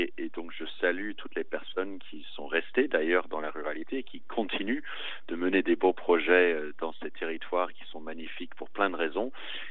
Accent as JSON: {"language": "French", "region": "New York", "country": "United States", "tie": "born or raised there", "also_born_or_lived": "San Francisco / Paris", "lives_now": "Boissey, France", "said": "moi j'ai grandi à New York, en plein centre-ville de New York, puis plein centre-ville de San Francisco, et puis j'ai vécu 10 ans à Paris"}